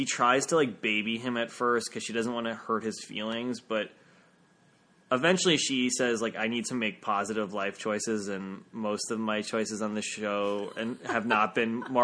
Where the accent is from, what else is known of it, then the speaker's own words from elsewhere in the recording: the South, United States; accent: Southern; I won't even try to mimic her voice because it's the greatest thing and my southern accent will be trash fire compared to it